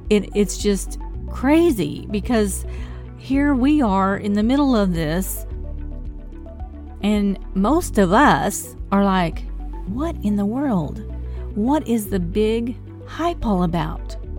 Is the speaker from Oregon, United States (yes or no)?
no; Arkansas, United States; See, I live in Mountain Home, Arkansas. As if you couldn't tell by my voice that I'm from Arkansas. I don't know. I don't really think I have an accent